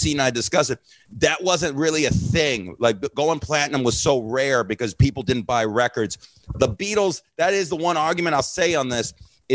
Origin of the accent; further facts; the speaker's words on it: Las Vegas, Nevada, United States; This is the closest I've ever come to homicide, and I'm from Vegas.